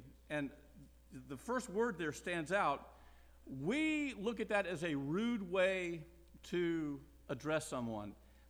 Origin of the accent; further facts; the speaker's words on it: the South, United States; Now, as a Southerner, trust me, you don't want to try that in other places in the country